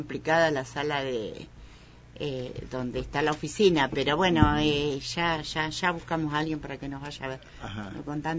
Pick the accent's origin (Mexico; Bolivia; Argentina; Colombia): Argentina; Pehuajó, Buenos Aires Province; born there; Nací en Pehuajó, provincia de Buenos Aires, un 7 de julio de 1955.